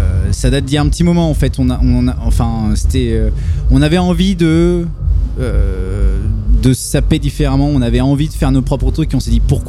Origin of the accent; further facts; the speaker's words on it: Tours, Centre-Val de Loire, France; moi je suis de Tours, je suis pas de Nantes. Donc pour le coup, j'ai déjà un pied à terre dans le centre.